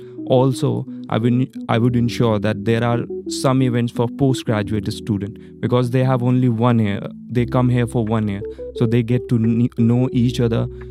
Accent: Delhi, India; English is a second language; moved away as an adult; I came from India, I lived in Delhi, and here I'm an international student

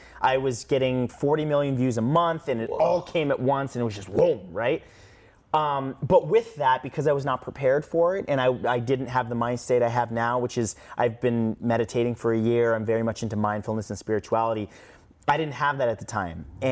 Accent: Canada; now in United States; I come from Canada.

